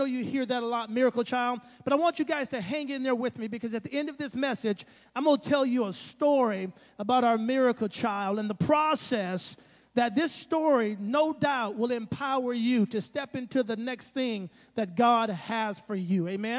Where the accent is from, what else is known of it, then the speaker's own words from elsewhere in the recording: San Antonio, Texas, United States; moved away as an adult; now in Nashville, United States; That's my home now, Nashville, but I'm originally from Texas. I'm a Texan. Yeah, San Antonio, Texas. I was born and raised there. Moved to Nashville back in 05.